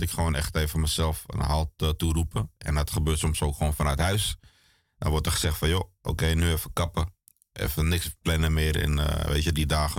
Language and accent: Dutch; Amsterdam, North Holland, Netherlands; En verder ben ik gewoon geboren en getogen in Amsterdam-West, Slotermeer.